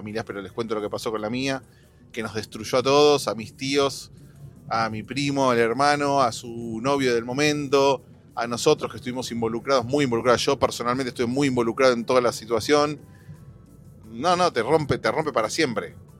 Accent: Argentina; como ciudadano argentino que vivió esa época en primera persona y que vi todo eso

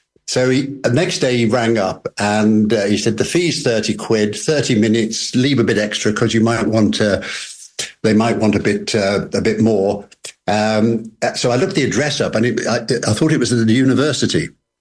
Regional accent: Liverpool, North West England, United Kingdom; also born or lived in Birmingham, United Kingdom; I was born in Liverpool, grew up, studied law in Birmingham, went back to Liverpool

